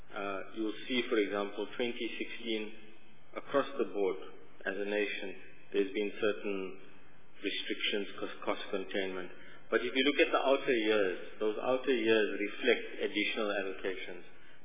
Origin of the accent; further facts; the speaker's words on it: South Africa; I think what we have to be able to realize in as a South African is that we've got to be able to make those trade-offs